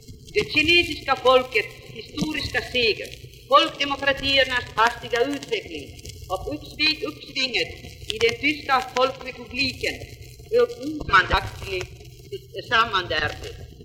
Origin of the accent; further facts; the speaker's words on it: Finland; också hos oss hemma i Finland som det har